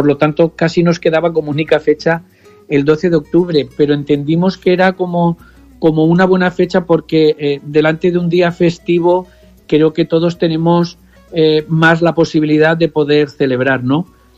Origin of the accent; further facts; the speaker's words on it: Spain; Por la mañana acudiré a los actos de la españolidad de la Guardia Civil porque me siento orgulloso español